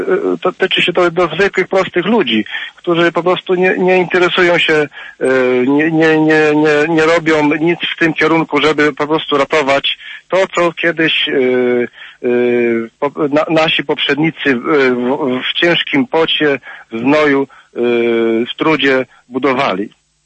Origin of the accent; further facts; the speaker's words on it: Subcarpathian Voivodeship, Poland; z Podkarpacia. Ja właśnie jadę z Niemiec.